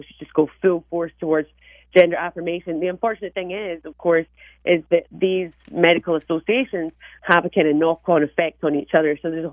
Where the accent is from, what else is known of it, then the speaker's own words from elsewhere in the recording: Scotland, United Kingdom; You know, I don't come from this country. I come from Scotland and the United Kingdom.